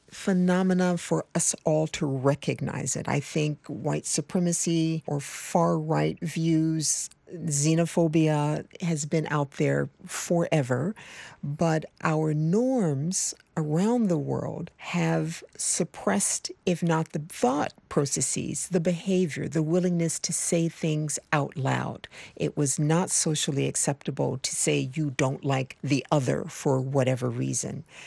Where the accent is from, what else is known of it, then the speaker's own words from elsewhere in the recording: United States; And that, as a diplomat, as an American, is very painful.